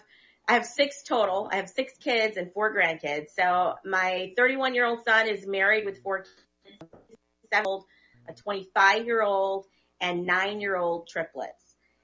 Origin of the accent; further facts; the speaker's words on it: Kewaskum, Wisconsin, United States; I grew up in Keewaskum, Wisconsin. We were the only black family in the whole entire 3,200 town.